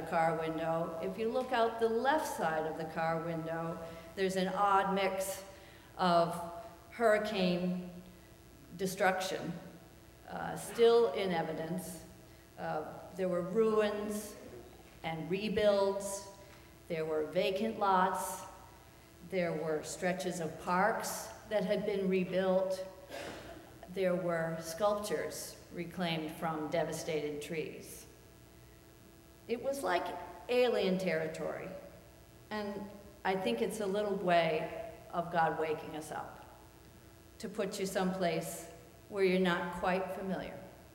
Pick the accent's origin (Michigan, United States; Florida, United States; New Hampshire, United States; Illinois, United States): Illinois, United States; I'm from Illinois, so palm trees still strike me as something alien.